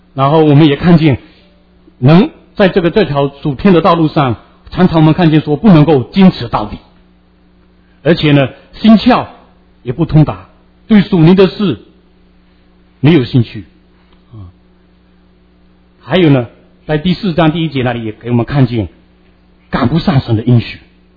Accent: Fuzhou, Fujian, China; 因为我以前小的时候在福州小孩的时候

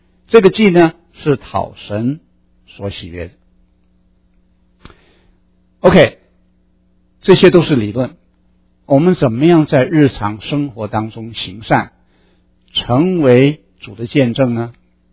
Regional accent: China; 我们中国人最清楚的啊，儿女的一个责任是什么？

